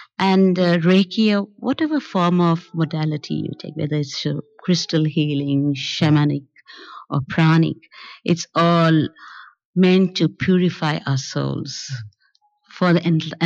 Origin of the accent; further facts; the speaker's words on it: India; moved away as an adult; now in Australia; You know, I grew up in India. I came 15 years ago. I was really struggling for time here in Australia.